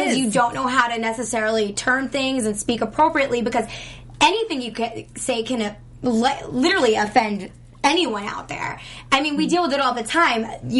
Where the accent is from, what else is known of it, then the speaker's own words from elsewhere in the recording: New York, United States; I grew up in New York, I get the East Coast.